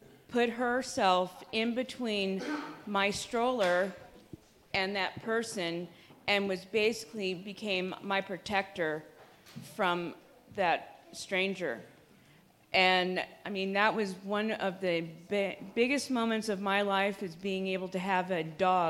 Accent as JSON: {"language": "English", "town": "Jackson", "country": "United States", "tie": "born or raised there", "said": "So I was raised here in Jackson"}